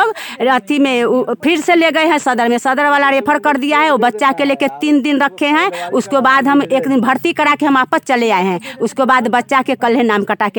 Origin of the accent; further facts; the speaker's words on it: Chausma, Bihar, India; मेरा ग्राम है चौसमा, पंचायत मधुबनी, पोस्ट पताही, प्रखंड मुसहरी, जिला मुजफ्फरपुर के रहने वाले हैं।